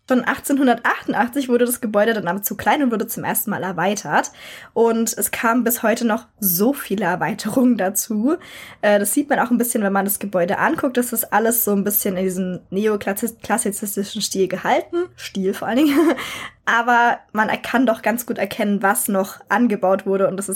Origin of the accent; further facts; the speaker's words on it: Rhineland-Palatinate, Germany; Ich komme aus Rheinland-Pfalz, muss man dazu sagen.